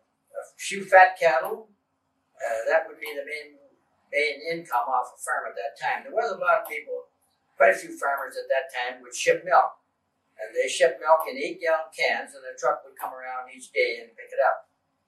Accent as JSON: {"language": "English", "town": "Mississauga", "region": "Ontario", "country": "Canada", "tie": "born there", "said": "Well, as I just say, I was born in Mississauga, really Toronto Township."}